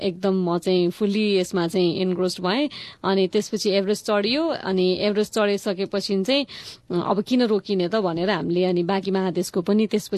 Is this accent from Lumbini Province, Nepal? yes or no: no; Kathmandu, Bagmati, Nepal; म काठमाडौँमा जन्मेको हुर्केको